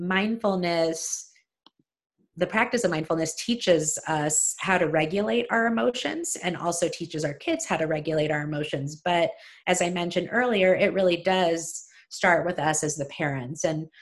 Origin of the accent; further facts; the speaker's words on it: New York City, New York, United States; I'm from New York City too, like Amanda, and I surprised him with pizza all the way from Brooklyn.